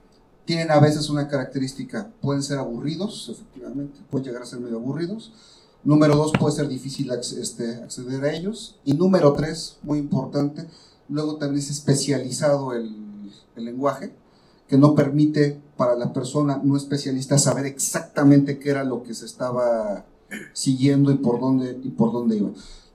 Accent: Mexico; nos han ido formando como mexicanos con esa visión, con esa mentalidad

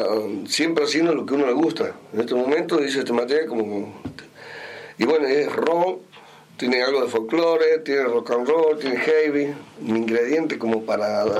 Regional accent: Los Toldos, Salta, Argentina; yo digo, yo vivo, soy de Los Toldos.

